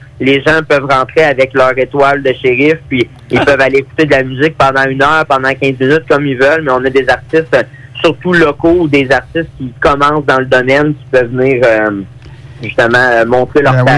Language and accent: French; Saint-Tite, Quebec, Canada; En plus, je suis natif de Saint-Tite.